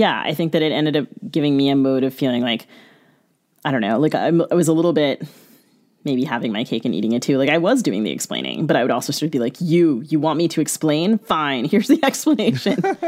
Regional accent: United States; So I grew up in the United States

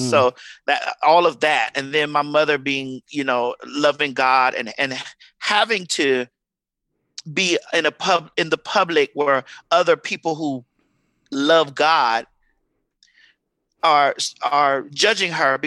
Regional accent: Miami, Florida, United States; as a Black trans person growing up in Miami

